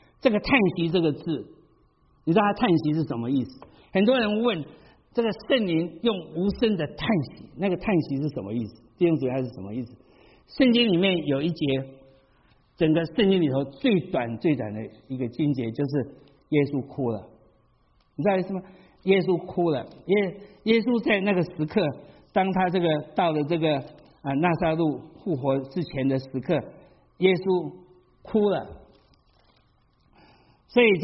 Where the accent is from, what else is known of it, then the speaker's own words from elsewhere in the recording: China; 也就是说我们中国人讲的句话就是名副其实。